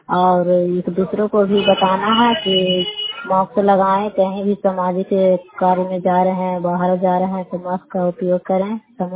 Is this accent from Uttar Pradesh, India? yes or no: no; Bhogi, Bihar, India; और मैं नगर नौसा ब्लॉक पंचायत कक्षा माँ जिला नंदा के निवासी हूँ। ग्राम भोगी क्षेत्र रहने वाली हूँ